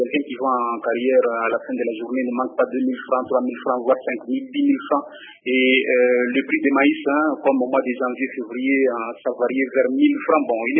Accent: Katanga, DR Congo; la rentrée de la saison pluvieuse ici chez nous au Katanga

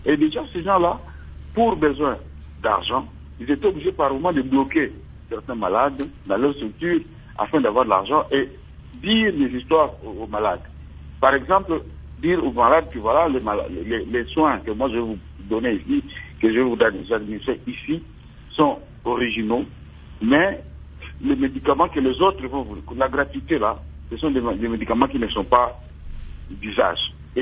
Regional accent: Butembo, North Kivu, DR Congo; ici, comme chez moi à Boutembo, la population a tendance à croire plus aux rumeurs qu'à la réalité.

